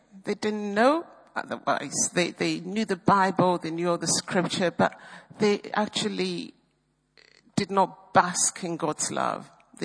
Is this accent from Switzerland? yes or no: no; Ghana; I grew up in Ghana, and my darling mama was a Presbyterian.